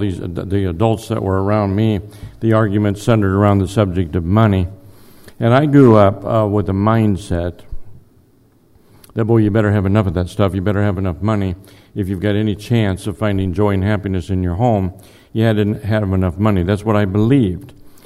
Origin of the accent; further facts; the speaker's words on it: Pekin, Illinois, United States; But when I flew back to Peoria, Illinois, we're actually from Pekin, but I flew back to Peoria, Illinois, put my airplane away